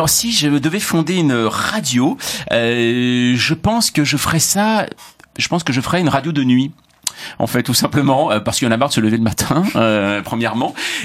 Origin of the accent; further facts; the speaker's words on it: Paris, Île-de-France, France; Je suis parisien